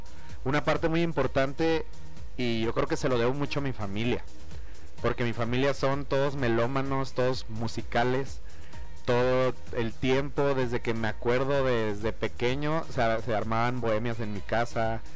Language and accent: Spanish; Guadalajara, Jalisco, Mexico; sí, soy orgullosamente tapatío